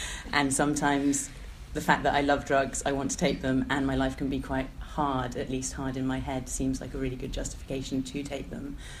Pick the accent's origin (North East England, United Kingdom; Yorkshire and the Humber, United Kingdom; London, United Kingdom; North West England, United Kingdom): London, United Kingdom; born there; I was born in London, and I was born into like a fairly affluent family